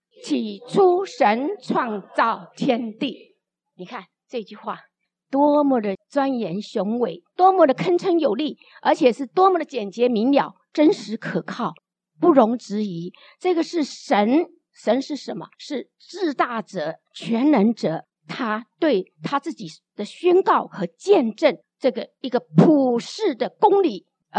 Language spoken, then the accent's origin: Chinese; China; 那我们中国人来说，我们最古最古的人，他们敬拜什么？